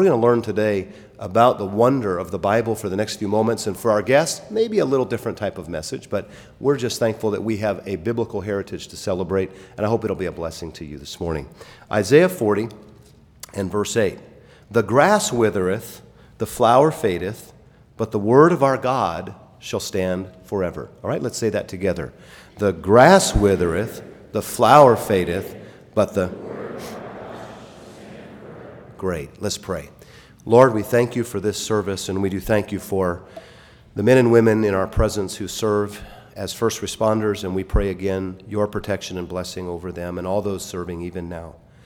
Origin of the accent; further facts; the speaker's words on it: Germany; English is a second language; now in United States; I'm from Germany, and we go a lot faster on the Autobahn.